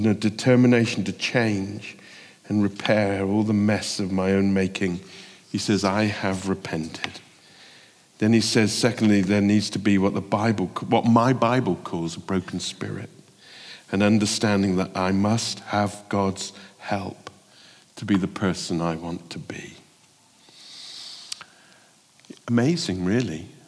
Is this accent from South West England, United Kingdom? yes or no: yes; Bristol, South West England, United Kingdom; But what do I know about American politics? I'm from Bristol.